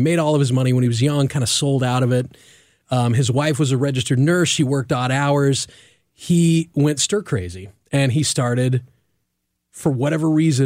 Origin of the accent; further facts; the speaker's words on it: St. Joseph, Missouri, United States; I grew up in St. Joseph, Missouri, little town about 40, 45 minutes north of Kansas City. Good, 60, 65,000 people, but small enough that it felt safe.